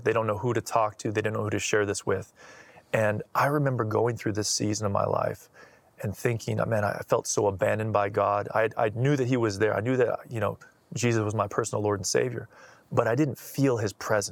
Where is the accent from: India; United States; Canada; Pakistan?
Canada; Especially as a Canadian, we don't get a lot of opportunity like that in America.